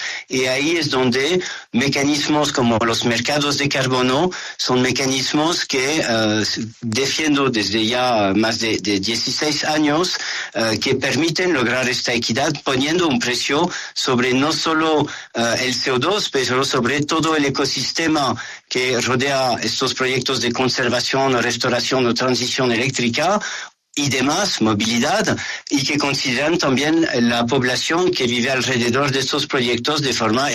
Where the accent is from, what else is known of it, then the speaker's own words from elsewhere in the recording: France; accent: French; Spanish is a second language; Como el acento delata, soy francés.